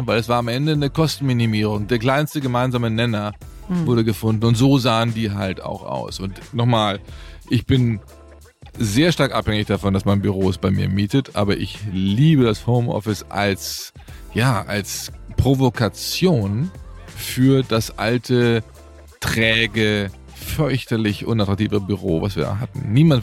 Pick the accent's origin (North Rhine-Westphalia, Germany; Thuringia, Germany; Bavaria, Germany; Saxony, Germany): Bavaria, Germany; Nuremberg; Wir kommen aus Nürnberg.